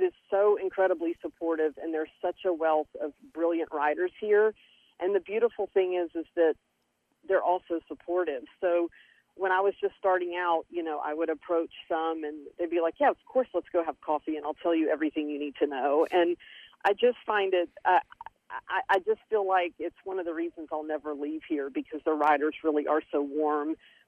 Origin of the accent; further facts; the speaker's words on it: Longview, Texas, United States; growing up in Longview, it was interesting. It's definitely a smaller city in Texas, and it's you're 2 hours from Dallas, you're an hour from Shreveport, so you're really stuck in the middle of this pine forest.